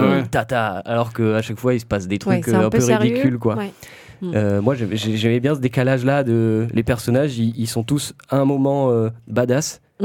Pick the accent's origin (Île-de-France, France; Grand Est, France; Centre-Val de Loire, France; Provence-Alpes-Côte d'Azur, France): Provence-Alpes-Côte d'Azur, France; Toulon; j'ai grandi à Toulon